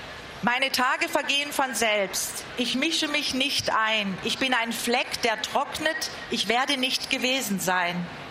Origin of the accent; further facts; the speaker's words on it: Meßkirch, Baden-Württemberg, Germany; Wir kommen aus derselben Gegend, aus der Bodenseegegend. Und Der Schmerz ist dort sehr beheimatet bei anderen Dichtern, die wir beide schätzen, zum Beispiel Arnold Stadler. Und er ist beheimatet bei einem Philosophen aus meiner Heimatstadt Meßkirch